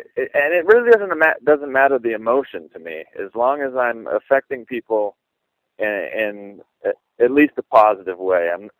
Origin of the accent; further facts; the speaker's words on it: Ireland; also born or lived in McCall, United States; I'm an Irishman